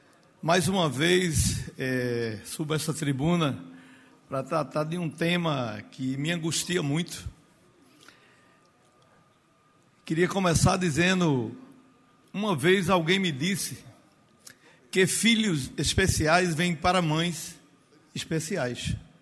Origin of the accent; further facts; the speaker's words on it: Serra Talhada, Pernambuco, Brazil; do aniversário de 173 anos da minha terra, Serra Talhada